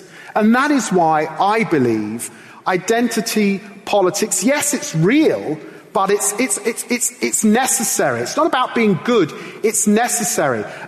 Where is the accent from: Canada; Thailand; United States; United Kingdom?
United Kingdom; England; I'm really comfortable being British, but I want to assert very strongly I am also English.